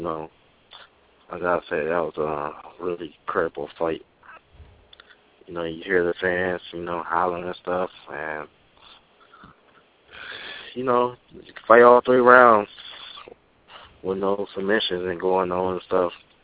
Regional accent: Las Vegas, Nevada, United States; My hometown, South Las Vegas.

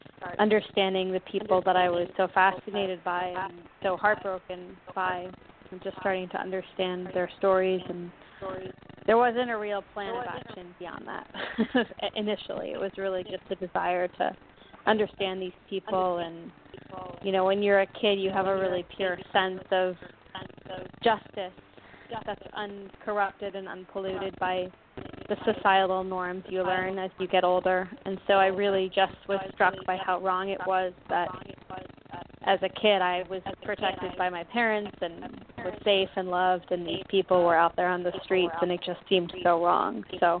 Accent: Los Angeles, California, United States; I grew up in Los Angeles my whole life. I've lived in a couple other places, but this is my home for the most part.

